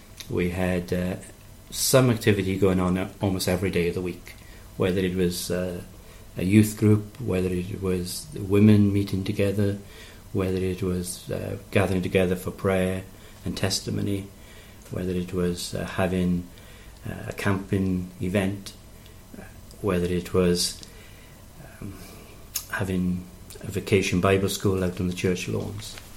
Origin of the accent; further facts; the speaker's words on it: Wales, United Kingdom; As you can tell by my accent, I'm not German. I'm a very proud Welshman.